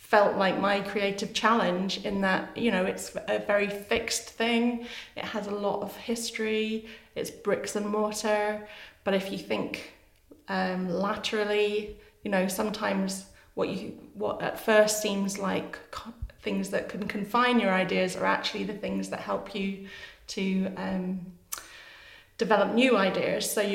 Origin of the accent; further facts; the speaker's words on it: Edinburgh, Scotland, United Kingdom; born there; I was born in Edinburgh, yeah.